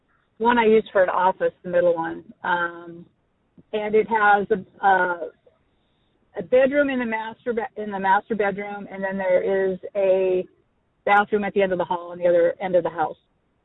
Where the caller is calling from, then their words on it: California, United States; I'm calling from Northern California.